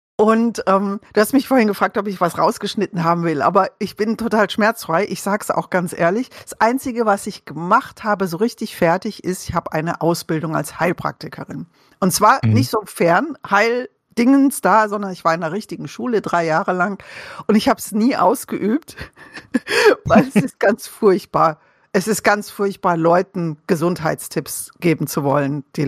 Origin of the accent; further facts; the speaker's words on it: Baden-Württemberg, Germany; now in Ruhr, Germany; Ich bin Jahrgang 67. Ich komme aus Süddeutschland, aus vom schönen Kaiserstuhl her. Lebe jetzt aber im Ruhrgebiet